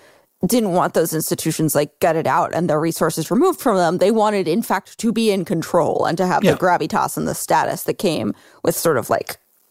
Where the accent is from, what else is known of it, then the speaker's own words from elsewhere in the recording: United States; This is me being the American.